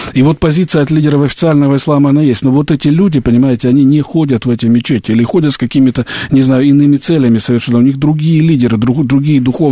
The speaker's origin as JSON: {"language": "Russian", "region": "Adygea", "country": "Russia", "tie": "born or raised there", "said": "родился и вырос на Северном Кавказе, да, вот в Адыгее, да, это, в общем-то, Исламская Республика, адыгейцы мусульмане."}